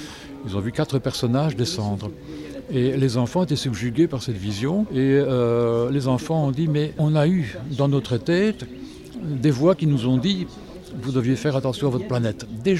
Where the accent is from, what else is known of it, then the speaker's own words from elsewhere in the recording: Belgium; je suis belge.